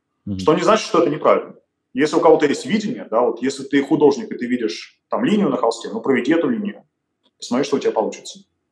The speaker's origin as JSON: {"language": "Russian", "country": "Russia", "said": "то, что я приехал из России, он приехал из России"}